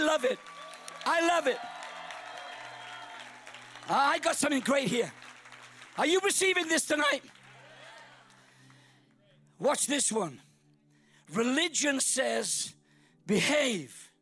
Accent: Wales, United Kingdom; accent: Welsh; and I'm from Wales. Got a Welsh accent, as you can tell.

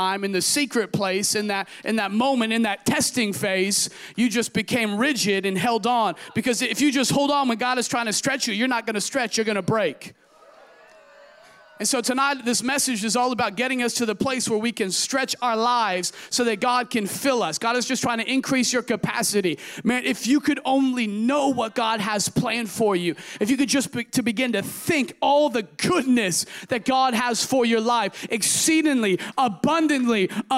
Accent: Oregon, United States; it wasn't San Diego, it was Oregon, okay? I had 10,000 people in my hometown.

